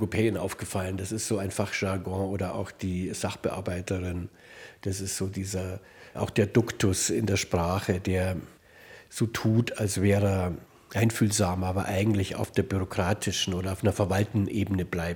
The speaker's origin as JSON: {"language": "German", "town": "Munich", "region": "Bavaria", "country": "Germany", "said": "Ja, da bin ich natürlich sofort als Münchner Oberbayer eingestiegen. Nicht meine Gegend, wenn die Kirchtürme spitz sind, denn bei mir sind sie ja zwiebelig."}